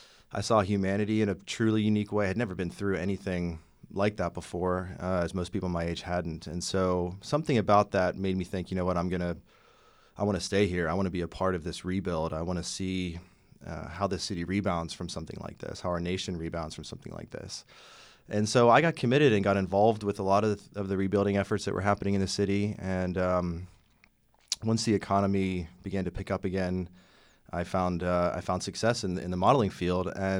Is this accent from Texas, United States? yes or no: no; Pittsburgh, Pennsylvania, United States; I grew up in Pittsburgh, just outside of Pittsburgh. Went to school north of Pittsburgh in northwestern Pennsylvania